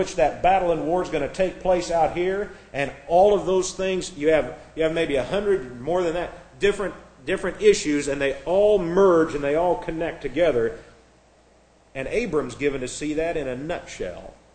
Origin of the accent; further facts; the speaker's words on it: Midwest, United States; They talk about me as a Midwesterner, but it's still the United States.